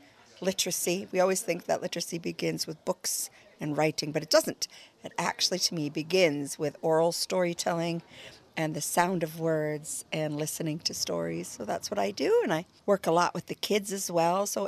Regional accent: United States; now in Scotland; I grew up in America, so I learned my storytelling skills there.

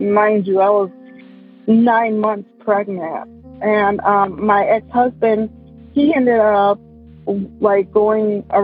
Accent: Chicago, Illinois, United States; I'm from Chicago, Illinois.

